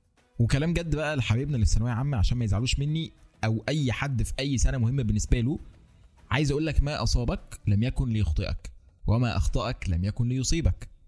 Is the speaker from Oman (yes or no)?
no; Egypt; يعني مش عارف ده عندنا في مصر بس ولا في دول تانية بتعمل كده